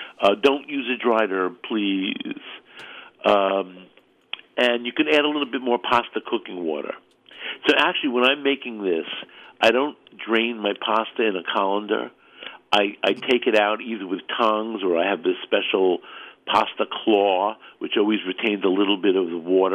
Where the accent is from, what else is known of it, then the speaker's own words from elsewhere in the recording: Brooklyn, New York, United States; because I grew up in Brooklyn and I still call it spaghetti